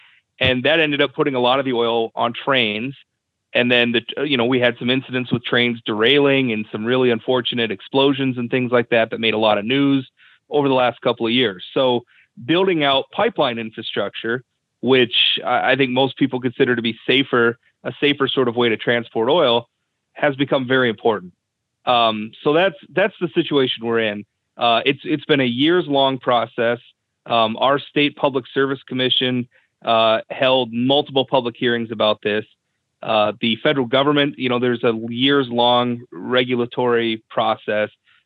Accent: North Dakota, United States; since I'm from North Dakota, that I'm most familiar

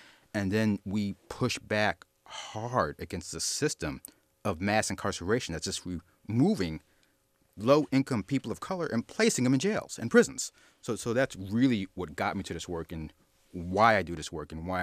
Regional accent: Queens, New York, United States; born there; So when you come over from Jamaica, Queens, you go to Jamaica, Queens, New York. That's

